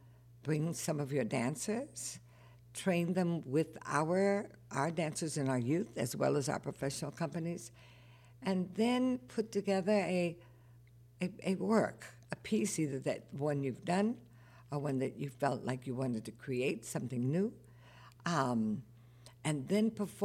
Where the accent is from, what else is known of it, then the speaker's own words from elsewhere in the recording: Denver, Colorado, United States; born there; even though I was from Denver, I was born in Denver, Colorado.